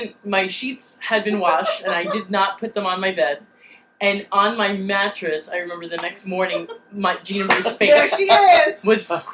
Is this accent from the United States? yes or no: yes; New York, United States; I grew up on Long Island, and Dunkin' Donuts is, like, the shit.